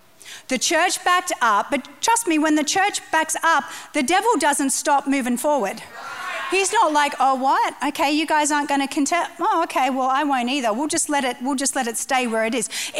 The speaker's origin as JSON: {"language": "English", "country": "Australia", "moved": "as an adult", "lives_now": "United States", "said": "I'm an immigrant. My husband and I moved here 15 years ago from Australia. We got naturalized 2 years ago in San Diego. Yeah, so we're American citizens."}